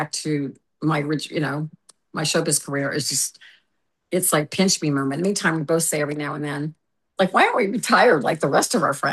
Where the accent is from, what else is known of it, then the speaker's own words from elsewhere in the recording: Louisiana, United States; well, I was from Louisiana, and I majored in communications from Loyola, and I'm a dancer.